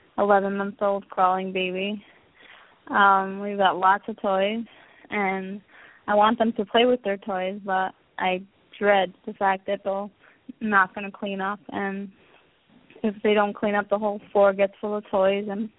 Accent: New York, United States; now in Israel; Well, actually, I'm from New York, but I live in Israel now.

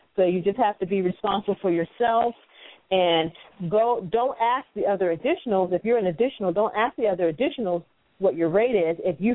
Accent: Maryland, United States; I came from Maryland.

